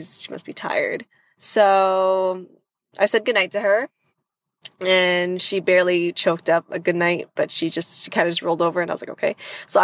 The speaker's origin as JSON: {"language": "English", "town": "Toronto", "region": "Ontario", "country": "Canada", "said": "from Toronto, Ontario, in Canada."}